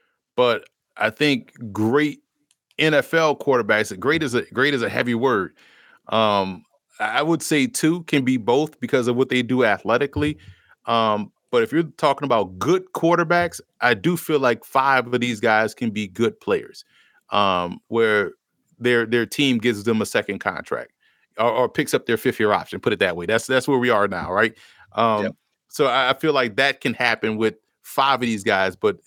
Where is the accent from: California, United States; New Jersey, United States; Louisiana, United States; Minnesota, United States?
Louisiana, United States; New Orleans; someone that grew up, born and raised in New Orleans would utter the words, Tulane Cotton Bowl beats USC